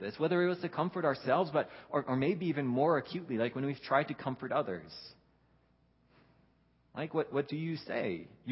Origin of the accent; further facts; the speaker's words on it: Netherlands; English is a second language; maybe even just for a little while I was growing up in Holland